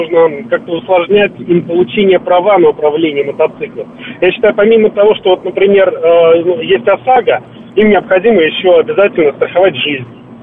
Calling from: Krasnogorsk, Moscow Oblast, Russia; я из Красногорска. Я житель ЖК «Тетрис», он находится ровно в Павшино

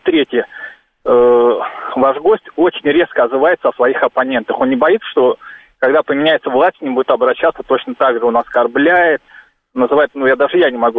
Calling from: Moscow, Russia; я из Москвы.

